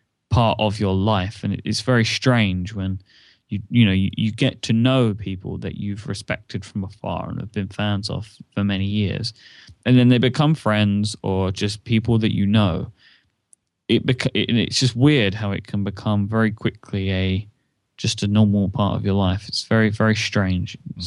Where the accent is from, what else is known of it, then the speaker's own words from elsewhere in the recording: United Kingdom; It's maybe because I'm a British person